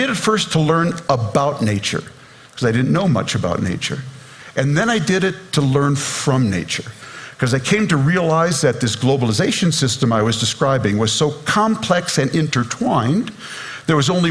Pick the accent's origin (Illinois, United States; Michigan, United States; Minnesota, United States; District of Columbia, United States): Minnesota, United States; You get to see the rainbow of humanity in a way you'll never see growing up in Minnesota.